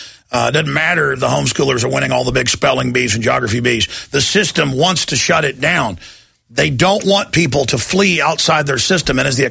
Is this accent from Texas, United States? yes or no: yes; Dallas, Texas, United States; I grew up in Dallas medium tier golf course, nothing fancy, the neighborhood.